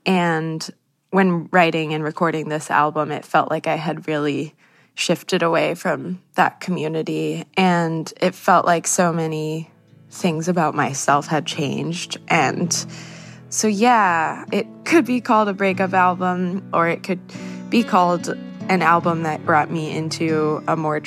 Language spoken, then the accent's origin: English; Spruce Pine, North Carolina, United States; I grew up in Spruce Pine mostly. I definitely didn't love it there. It was very small and close-minded.